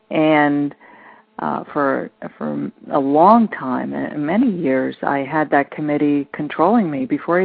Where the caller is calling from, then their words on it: Miami, Florida, United States; I'm reaching you from Miami, Florida, the Magic City.